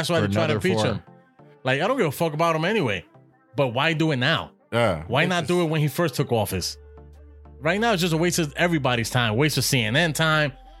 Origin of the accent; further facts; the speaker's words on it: New York, United States; I'm from New York, so if you drive in New York, you can drive anywhere.